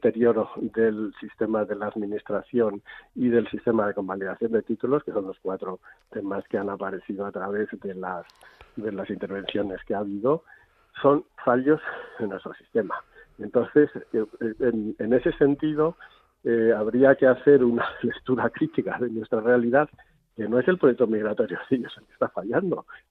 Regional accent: Spain; moved away; cuando tú te vas a hacer la renovación del pasaporte como español aquí en nuestros países, en estos países de emigración

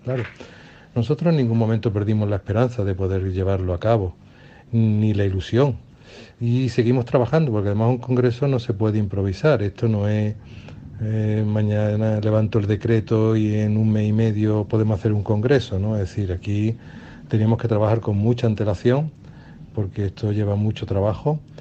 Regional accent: Málaga, Andalusia, Spain; la alegría como cofrade malagueño todavía es mucho mayor

